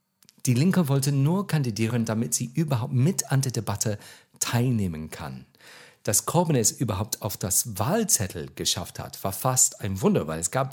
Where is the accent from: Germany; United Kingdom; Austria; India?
United Kingdom; England; German is a second language; Ich bin, wie man hört, kein Native Speaker in the German. Ich komme aus England